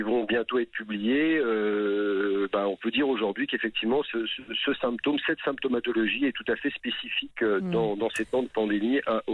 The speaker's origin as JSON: {"language": "French", "country": "France", "said": "On ne peut pas toujours dire que c'est parce qu'on est français et qu'on aime la bonne bouffe"}